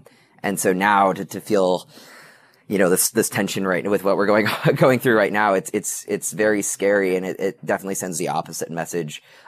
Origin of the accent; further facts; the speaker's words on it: Midwest, United States; I grew up in the Midwest, and that was my first real experience being outside of it.